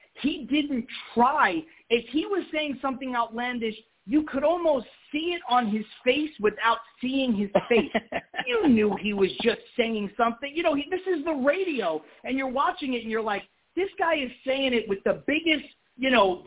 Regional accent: Brooklyn, New York, United States; I grew up in Brooklyn my whole life. My life was much more similar to somebody in Queens and Manhattan and the Bronx and Staten Island even than anybody out on Long Island.

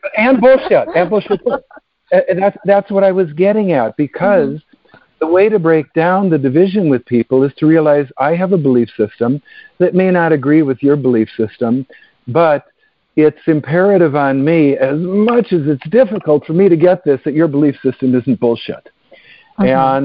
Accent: Canada; I'm a Canadian citizen

